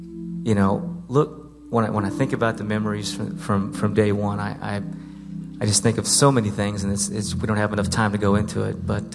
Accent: Austin, Texas, United States; also born or lived in Houston; I was born in Houston. My little brother and I, my mom and dad, moved to Austin when I was about 5 years old.

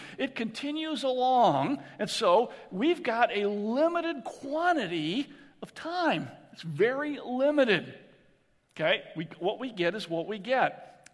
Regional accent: United States; I have a busy life because I'm an American anyway.

